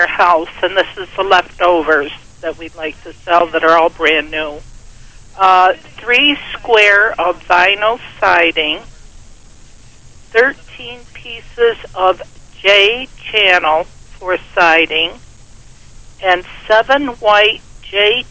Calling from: Perry, United States

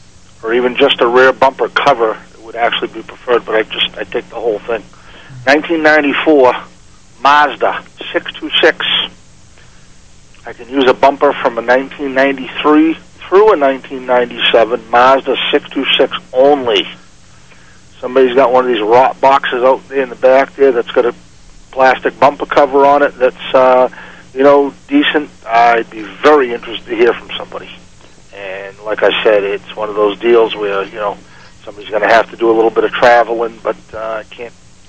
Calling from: Sabattus, Maine, United States; up in Sabatis, Maine.

